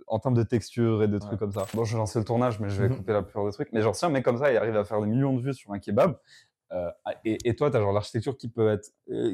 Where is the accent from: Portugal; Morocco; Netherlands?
Morocco; now in France; Oui, mais regarde, par exemple, moi, je viens du Maroc, je suis en France pour un temps limité.